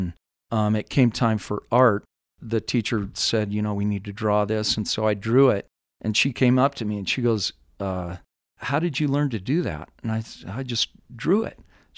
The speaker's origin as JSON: {"language": "English", "town": "Phoenix", "region": "Arizona", "country": "United States", "said": "I'm from Phoenix, Arizona. Outside of Phoenix, my dad was a farmer there with my grandfather."}